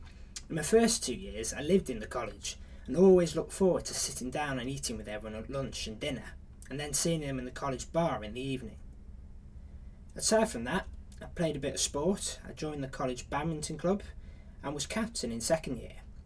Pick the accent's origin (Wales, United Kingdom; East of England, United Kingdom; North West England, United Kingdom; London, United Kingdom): North West England, United Kingdom; Liverpool; Right, I'm originally from Liverpool.